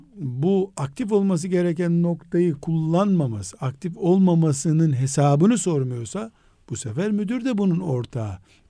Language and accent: Turkish; Istanbul, Turkey; Nerelisiniz dedi. İstanbul'dan geliyorum dedim.